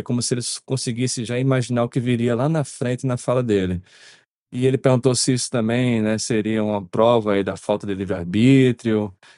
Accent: Northeast Region, Brazil; Eu tenho a obrigação, como nordestino, ter uma rede em casa.

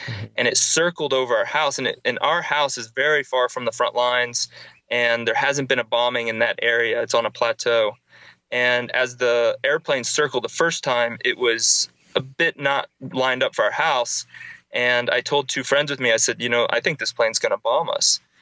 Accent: United States; while I'm an American, this is happening to hundreds of thousands of people every day in these places in Sudan.

